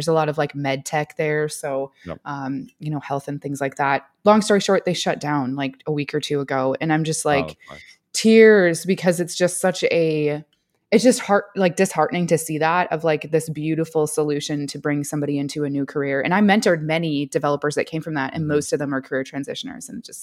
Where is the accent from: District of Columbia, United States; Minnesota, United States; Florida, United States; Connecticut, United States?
Minnesota, United States; now in Texas, United States; So I'm originally from Minnesota. I live in Texas now.